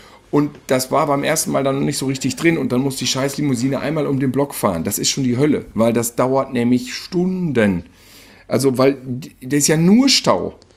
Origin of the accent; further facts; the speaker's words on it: Germany; wir kommen aus Germany.